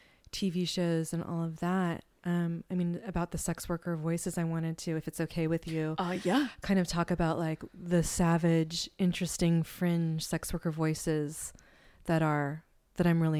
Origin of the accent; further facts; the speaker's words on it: Humboldt, California, United States; Like, I grew up in Humboldt, so like pot is just like, it's the wallpaper.